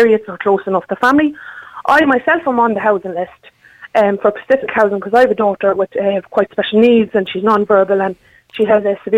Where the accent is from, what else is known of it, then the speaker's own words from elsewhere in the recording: Ireland; I'm an Irish traveller, Niall. I've travelled quite a bit of the country until about 10 years ago. So that's where the accent's from.